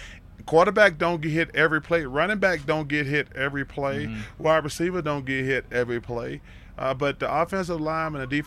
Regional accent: Alabama, United States; because growing up in Alabama, all we got is Alabama and Auburn football.

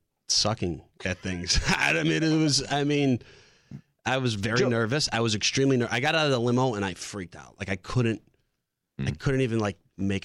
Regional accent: Chicago, Illinois, United States; It's Italian. I'm from Chicago.

